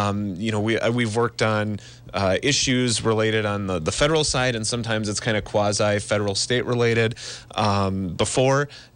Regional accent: Plymouth, Wisconsin, United States; Well, I was born and raised in Plymouth. I live there with my wife, Jenny, and our puppy, Teddy.

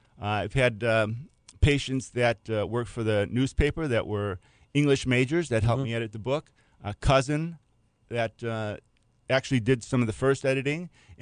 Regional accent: Wisconsin, United States; there's some early references to being a youngster growing up in Wisconsin.

